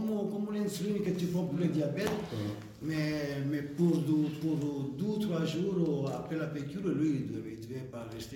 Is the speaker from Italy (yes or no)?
yes; Italy; voilà, je suis italien, j'ai 50 ans